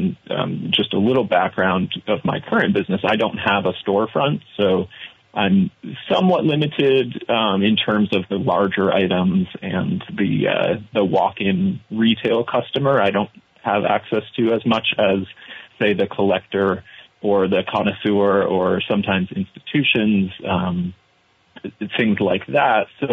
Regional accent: Chester, United States; And you know, I say I grew up in Chester. It wasn't the only place that I grew up.

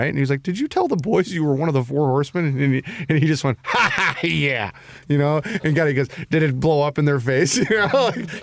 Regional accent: Tennessee, United States; I'm from Tennessee. I ain't never heard of Slurpee.

